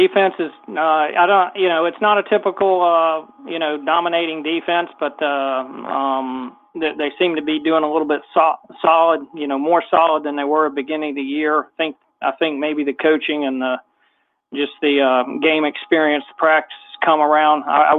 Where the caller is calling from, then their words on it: Virginia, United States; Hey, Kyle … I'm calling you from Virginia.